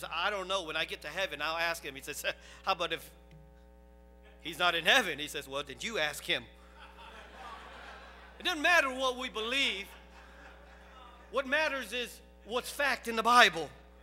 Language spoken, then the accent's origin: English; Massachusetts, United States; also born or lived in Cambodia; I'm from Massachusetts.